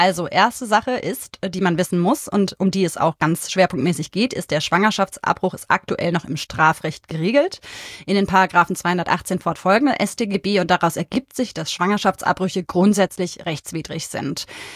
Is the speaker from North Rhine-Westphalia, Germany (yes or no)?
no; Berlin, Germany; das bin ich aus Berlin.